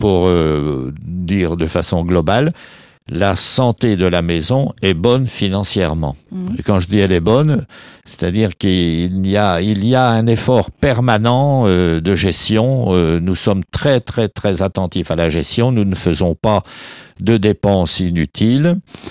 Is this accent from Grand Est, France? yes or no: no; Bourgogne-Franche-Comté, France; now in Dijon, France; On peut le dire, je suis bressant du Jura, voilà, et bourguignon aussi, puisque j'ai vécu quand même, j'ai toujours ma résidence principale sur Dijon.